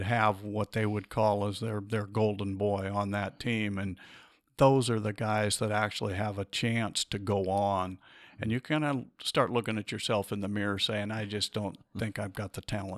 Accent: Astoria, United States; born there; also born or lived in Hawaii / Maryland; So I was born in Astoria. We moved pretty much immediately to Hawaii

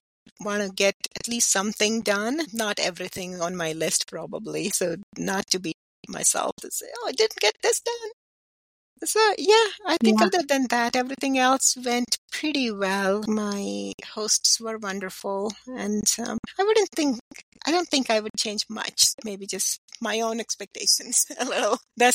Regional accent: India; moved away as an adult; although I'm from India, I did my higher education in India, where it's a somewhat similar culture. But I've been here for 20 years

